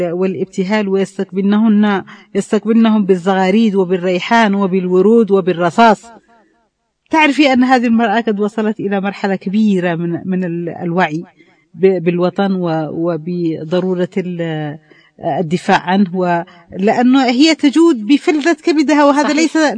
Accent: Yemen

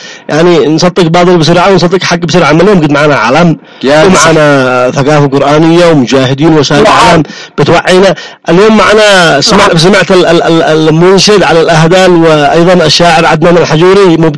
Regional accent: Yemen; احنا شعب يمني

